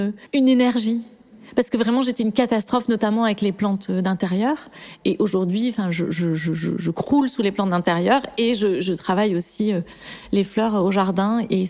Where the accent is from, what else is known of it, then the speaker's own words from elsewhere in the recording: Toulouse, Occitanie, France; moi, j'ai grandi à Toulouse, dans une maison avec un jardin.